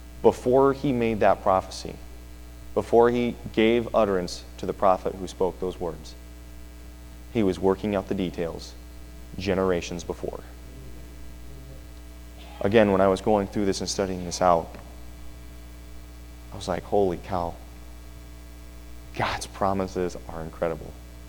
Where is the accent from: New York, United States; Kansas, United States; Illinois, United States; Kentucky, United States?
Illinois, United States; And I'm originally from Illinois, for those of you who don't know. And there's two things that are almost always present in Illinois: corn and wind, and communism, but that's another story.